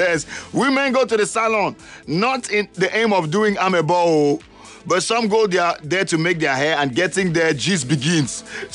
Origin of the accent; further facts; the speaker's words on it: Cameroon; Because in my young days growing up in Cameroon, I knew of this day.